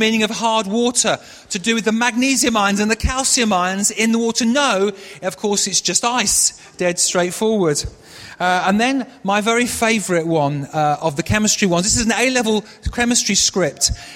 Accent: Barnsley, Yorkshire and the Humber, United Kingdom; born there; now in London, United Kingdom; I was born in the north of England. I wasn't born in London. I've lived in London a long time, but I was born in Barnsley in Yorkshire, a town in Yorkshire in the north of England.

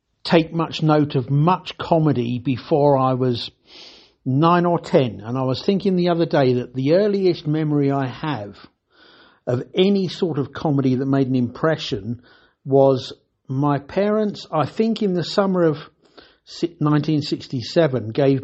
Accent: London, United Kingdom; I grew up in London, the UK. I was born in September 1958

